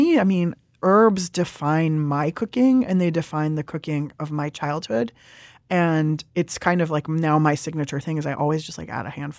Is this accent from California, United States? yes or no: yes; California, United States; also born or lived in Italy; I am a Californian. I'm an Iranian.